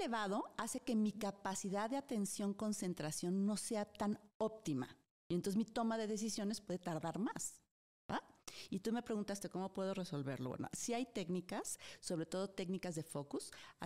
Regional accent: Guadalajara, Jalisco, Mexico; Pero si yo te hablo de un limoncito, yo soy de Guadalajara, ¿no?

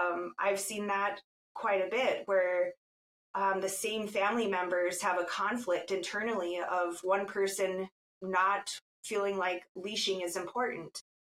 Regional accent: Fargo, North Dakota, United States; I was able to do a news story in my hometown of Fargo, North Dakota

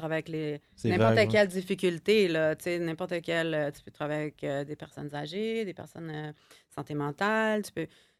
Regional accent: Ontario, Canada; now in Quebec, Canada; ils ont fait chier à cause que je viens de l'Ontario. Même si j'ai fait mon collège en français, je suis arrivée ici

